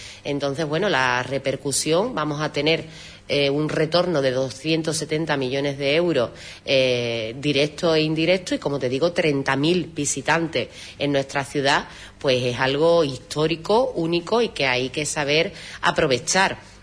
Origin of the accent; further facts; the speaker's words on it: Huelva, Andalusia, Spain; le hablamos de cómo somos los onubenses, ¿no? Esa forma de ser acogedora